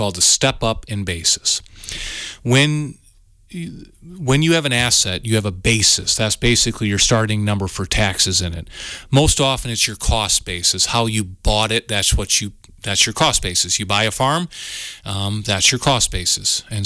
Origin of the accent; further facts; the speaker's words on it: Riverdale, Wisconsin, United States; now in Spring Green, United States; I grew up in Riverdale. I'm a river rat down by Muscadet. I currently live in Spring Green, so I'm from River Valley now.